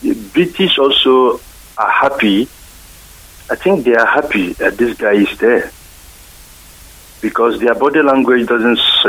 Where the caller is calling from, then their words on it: Durban, KwaZulu-Natal, South Africa; I'm calling from South Africa.